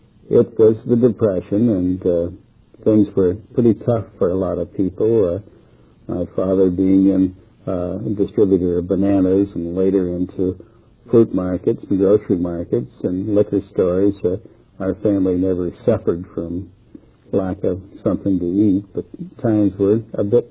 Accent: Idabel, Oklahoma, United States; born there; moved away; also born or lived in Oregon / California; I was born in Oklahoma, in McCurtain County, in the county seat, Idabel. We left Oklahoma in, I believe, 1927, and because of my father's help, and migrated to Oregon.

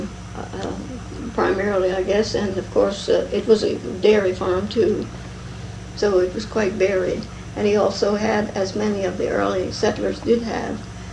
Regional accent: Virginia, United States; born there; I was born in the Shenandoah Valley, Virginia, on a big farm, which was deeded from Lord Fairfax.

